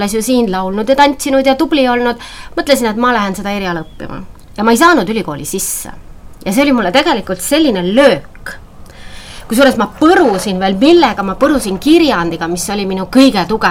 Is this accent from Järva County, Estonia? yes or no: yes; Paide, Järva County, Estonia; ma olen täitsa Paide tüdruk. Ma ikka ütlen, et Paide on ikka minu kodulinn, et ma olen sündinud Paides, ma olen Paides lastaajas käinud